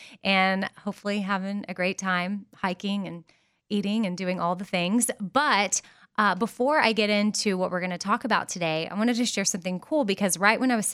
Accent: Austin, Texas, United States; especially Austin being my hometown and where I grew up

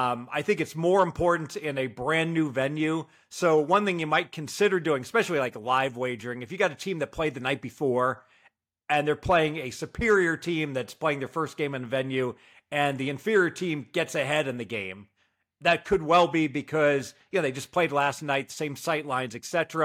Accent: Dayton, Ohio, United States; Yeah, so the Cincinnati Bengals, my Cincinnati Bengals, because I'm from Dayton.

